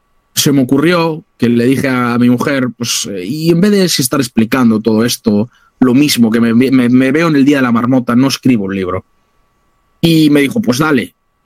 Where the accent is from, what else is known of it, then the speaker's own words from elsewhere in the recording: Santiago de Compostela, Galicia, Spain; soy ingeniero informático, nacido y crecido en Santiago de Compostela